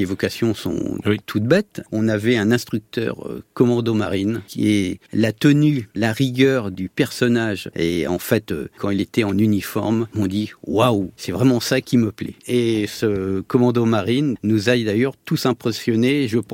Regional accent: Normandy, France; born there; je suis né en Normandie, et lorsque j'allais au bord de la mer

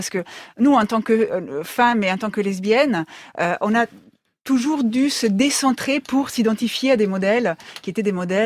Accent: Italian-speaking Switzerland, Switzerland; la réalité, c'était un triste stade de province en Suisse, parce que je suis suisse italienne

